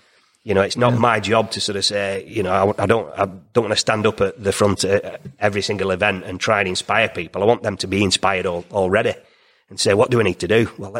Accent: United Kingdom; Because we're British.

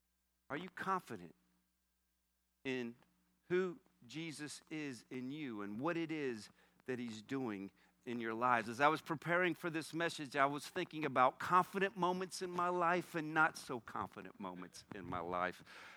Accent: Florida, United States; And it's freezing in New York. I'm from Florida.

